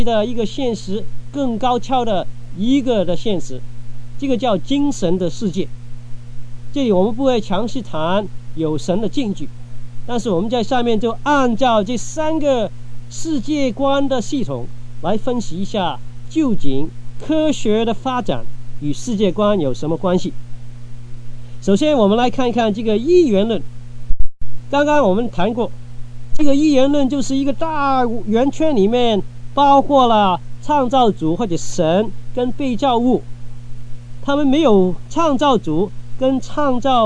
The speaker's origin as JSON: {"language": "Chinese", "country": "China", "said": "我们中国人就是常常怨天尤人"}